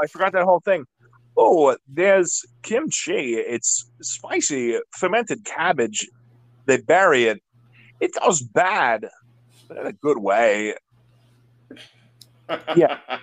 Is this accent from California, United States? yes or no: no; Queens, New York, United States; I'm from Queens, Bungsland.